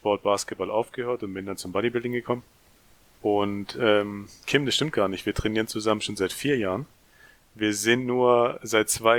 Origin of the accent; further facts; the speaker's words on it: Ludwigsburg, Baden-Württemberg, Germany; ich werde jetzt im Februar 34. Bin auch aus der Nähe von Ludwigsburg. Ludwigsburg liegt übrigens in der Nähe von Stuttgart